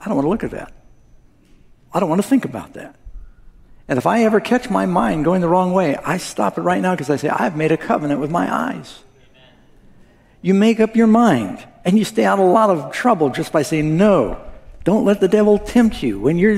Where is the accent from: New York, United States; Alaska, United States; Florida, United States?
New York, United States; New York City; I'm from New York City. There's a lot of con artists out there.